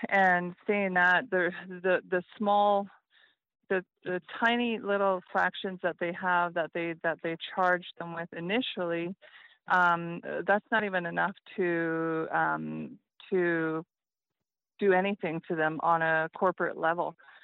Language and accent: English; Prince Rupert, British Columbia, Canada; I'm from Prince Rupert.